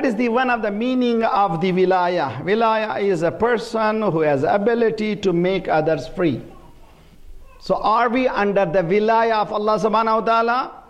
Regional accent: India; For example, we are from India.

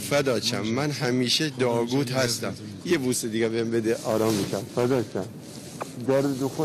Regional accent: Iran; من ایرانی هستم.

